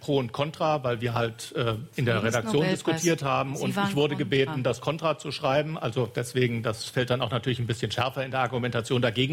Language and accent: German; Baden-Württemberg, Germany; ich komme aus dem Schwarzwald.